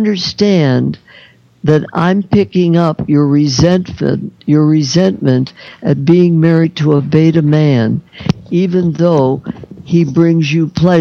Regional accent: Chicago, Illinois, United States; born there; I was born in Chicago.

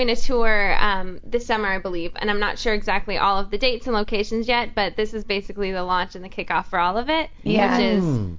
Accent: Oregon, United States; I'm from Oregon originally, so my dad and mom are coming to town next week.

